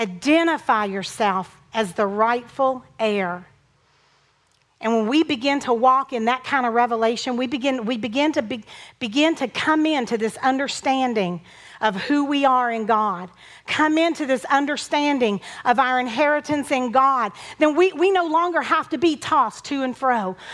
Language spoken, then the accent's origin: English; Owensboro, Kentucky, United States; this hotel in Owensboro, which is my hometown. And Owensboro, Kentucky.